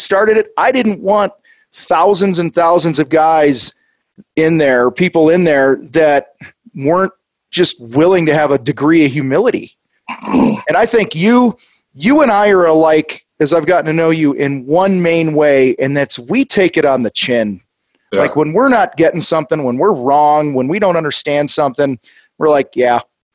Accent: Illinois, United States; Yeah, I grew up outside of Chicago, and every now and then we'd get over to Indiana

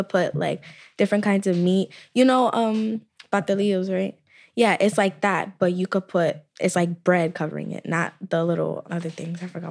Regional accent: Dominican Republic; also born or lived in El Salvador; Well, I was born in Dominican Republic.

